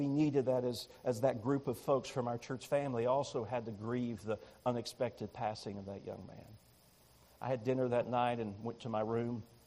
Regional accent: Tennessee, United States; You see, I'm from East Tennessee. I love Tennessee.

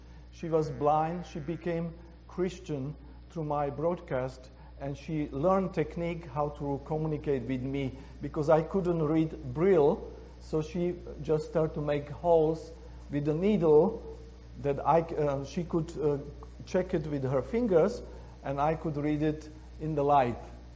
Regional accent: Czechia; English is a second language; I was brought up in Czechoslovakia, communist Czechoslovakia, and we had barbed wires all over our borders.

